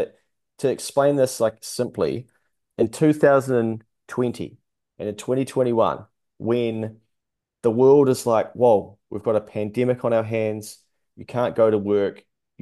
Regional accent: Dannevirke, Manawatū-Whanganui, New Zealand; I grew up in Dannevirke, for instance

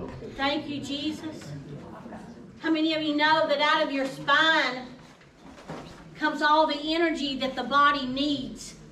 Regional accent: Texas, United States; I'm from West Texas, so sometimes I'm not sure.

